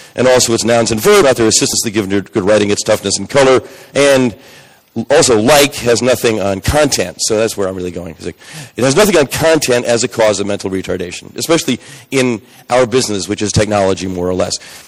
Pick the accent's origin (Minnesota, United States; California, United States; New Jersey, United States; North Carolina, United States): New Jersey, United States; I grew up in New Jersey, which is which is the fucking state or the fucking garden state